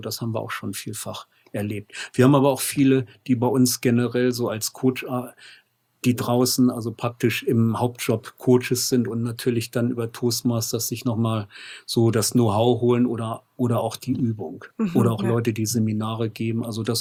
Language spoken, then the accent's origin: German; Hameln, Lower Saxony, Germany; born there; Und ich bin in Hameln geboren